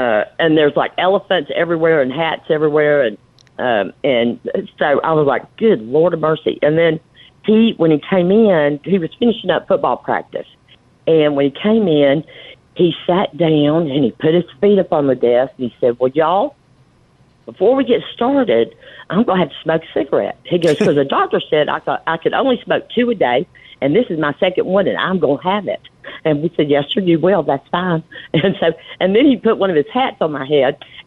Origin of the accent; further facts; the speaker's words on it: Georgia, United States; born there; So, but yeah, I'm in Savannah now. But I'm actually, you know, I was born in Georgia.